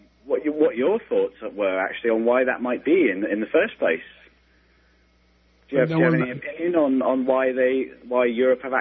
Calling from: United Kingdom; I'm obviously calling from the United Kingdom.

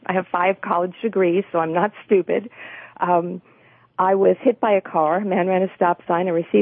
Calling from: Encinitas, California, United States; I'm calling from Encinitas, and I live in San Diego County.

